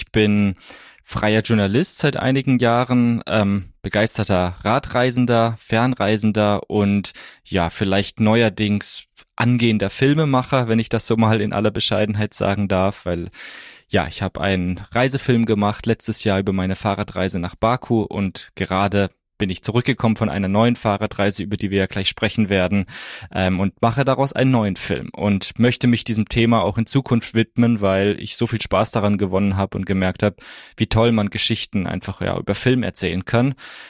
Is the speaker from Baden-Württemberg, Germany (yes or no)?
yes; Freiburg, Baden-Württemberg, Germany; ich bin tatsächlich mit 15 von Freiburg, wo ich aufgewachsen bin, ans Mittelmeer gefahren.